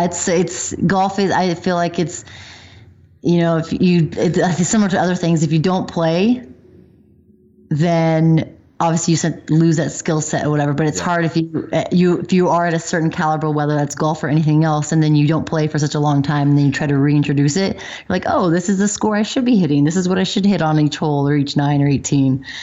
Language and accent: English; Montana, United States; We grew up in Montana. So most of our friends and family from there